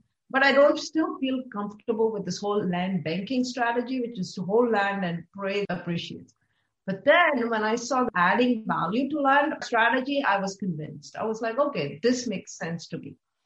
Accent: India; I saw this growing up in India as well.

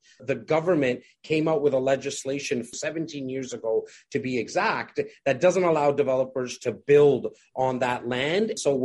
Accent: India; I'm your Indian brother, hey.

